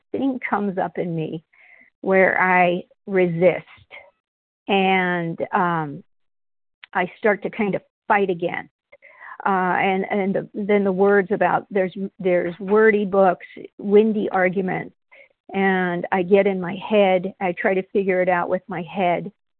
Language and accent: English; Washington, United States; I'm from Washington State.